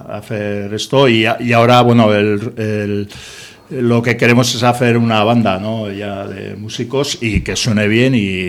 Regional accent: Pamplona, Navarre, Spain; Bueno, somos gente de Iruña que llevamos toda la vida en esto, ¿no?

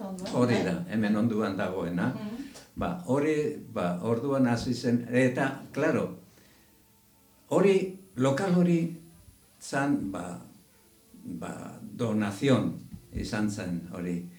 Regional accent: Errenteria, Basque Country, Spain; born there; Bai, errenterikoa. Bai, errenterikoa.

